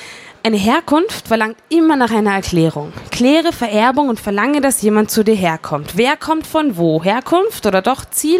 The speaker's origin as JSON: {"language": "German", "region": "Vienna", "country": "Austria", "tie": "born or raised there", "said": "Ich komme aus Wien und habe mein ganzes Leben hier verbracht. Rede Bundesdeutsch, weil ich es von meiner Mutter nicht anders gelernt habe. Weiß, wie man Couscous richtig kocht und kriege nie einen Sonnenbrand. Ich komme aus Wien, straight out der Josefstadt."}